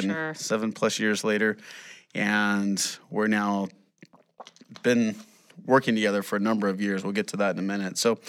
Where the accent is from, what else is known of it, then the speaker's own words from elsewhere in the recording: Corona, California, United States; And you realize in Arizona that we're from Corona, Riverside